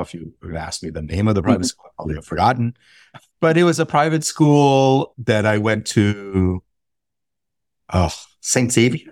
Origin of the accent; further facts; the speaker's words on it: Patna, Bihar, India; And I grew up, I think, much the way many Indian kids growing up in Patna in the 70s did.